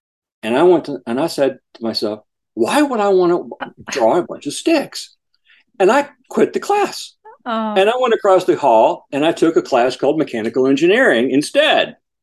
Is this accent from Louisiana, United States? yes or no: yes; St. Francisville, Louisiana, United States; Well, I grew up in Louisiana originally. I was from a small town north of Baton Rouge called St. Francisville, which is a very plantation, antebellum home town.